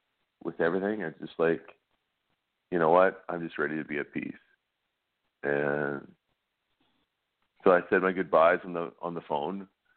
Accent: Lloydminster, Canada; I'm from Lloydminster. I work as a plumber

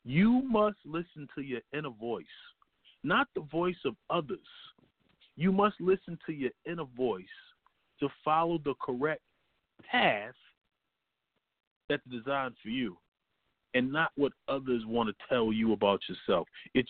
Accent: the South, United States; so I'm from the South, and that was big in the South.

